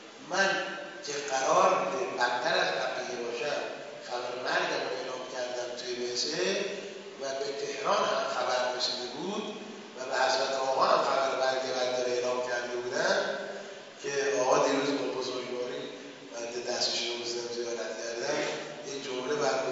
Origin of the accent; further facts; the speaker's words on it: Afghanistan; گفتم من افغانی هستم.